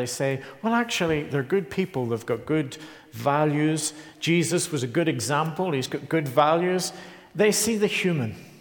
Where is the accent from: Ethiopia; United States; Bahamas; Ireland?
Ireland; now in Edinburgh, United Kingdom; my experience as an Irishman in Scotland, in Edinburgh